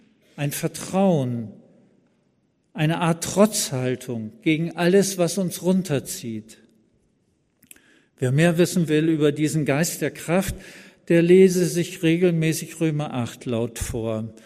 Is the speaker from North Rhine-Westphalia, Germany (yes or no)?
no; Cuxhaven, Lower Saxony, Germany; Ich bin ja in Cuxhaven am Wasser aufgewachsen